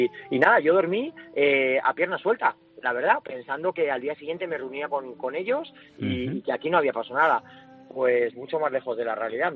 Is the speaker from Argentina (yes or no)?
no; Madrid, Community of Madrid, Spain; somos de Madrid